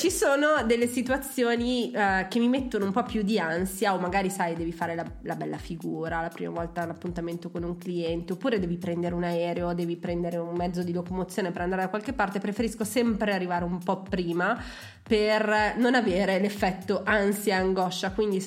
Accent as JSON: {"language": "Italian", "town": "Milan", "region": "Lombardy", "country": "Italy", "said": "sono una milanese anomala e atipica"}